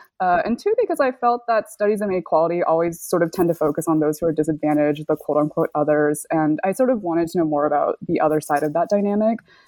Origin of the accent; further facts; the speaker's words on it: California, United States; But I grew up in California, and in the 1990s, it does seem like this special era of like peak multicultural colorblindness